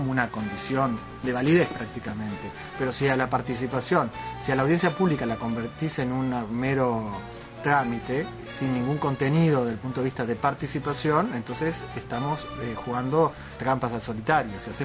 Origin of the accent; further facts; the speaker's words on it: Uruguay; los dueños de esa empresa, que somos todos los uruguayos.